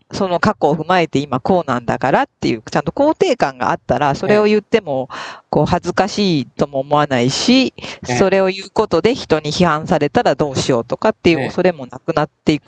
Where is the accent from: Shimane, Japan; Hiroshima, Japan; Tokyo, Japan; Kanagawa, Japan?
Shimane, Japan; 私島根県の生まれで、実家がそちらにあるんですけど、